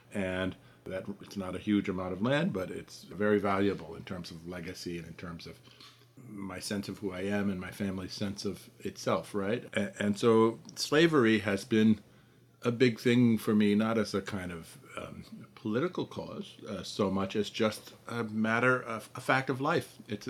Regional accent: Washington, District of Columbia, United States; I said I grew up in Washington, D.C.

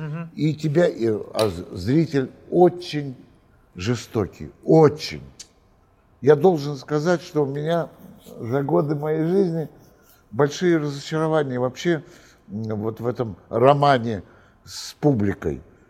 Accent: Moscow, Russia; Я коренной москвич, поэтому я помню, когда этого не было.

